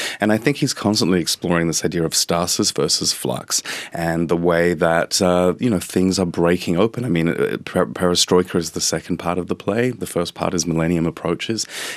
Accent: Johannesburg, Gauteng, South Africa; Well, I grew up in South Africa in Johannesburg, and this was during the height of apartheid, so we had a lot of sanctions against us.

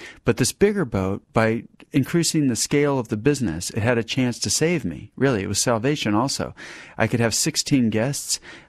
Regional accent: Alaska, United States; from growing up in Alaska and seeing boats all the time

